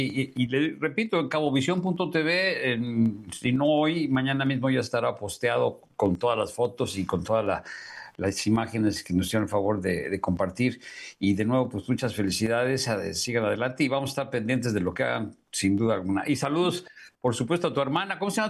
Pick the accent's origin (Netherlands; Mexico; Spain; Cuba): Mexico; Los Cabos, Baja California Sur; nosotros como mexicanos y de aquí de Los Cabos